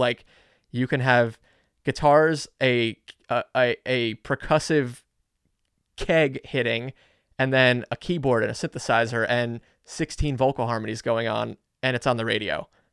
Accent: Woodbridge, New Jersey, United States; I'm from Woodbridge originally.

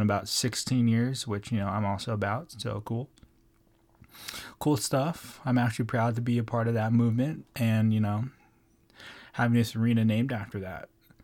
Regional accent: Hawaii, United States; And I'm originally from Hawaii, so it's kind of playing into my heartstrings.

